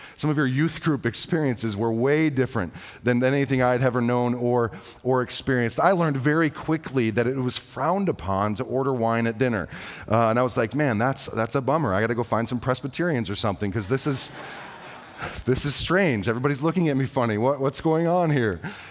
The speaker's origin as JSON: {"language": "English", "town": "Detroit", "region": "Michigan", "country": "United States", "moved": "yes", "lives_now": "Fort Worth, United States", "said": "It was just I was from Detroit and moved down here to Fort Worth, and I love Fort Worth"}